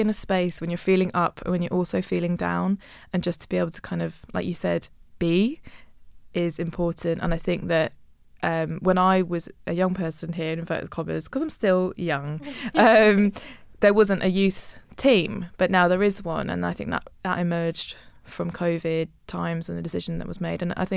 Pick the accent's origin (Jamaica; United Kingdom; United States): United Kingdom; London; my pronouns are she and her, and I'm from London, been a Londoner all my life.